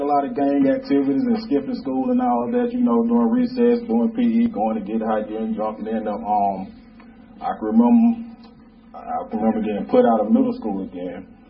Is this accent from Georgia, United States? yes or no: yes; Scottdale, Georgia, United States; I was born right here in Atlanta, Georgia, at Greater Memorial Hospital, and I grew up actually like 15 minutes away from here, a little city called Scottsdale, Georgia.